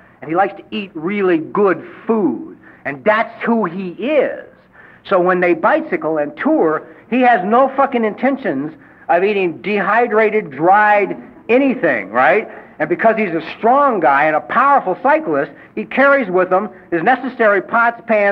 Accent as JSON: {"language": "English", "town": "Los Angeles", "region": "California", "country": "United States", "said": "I'm from Los Angeles, which has not been my experience with emergency hospitals and doctors."}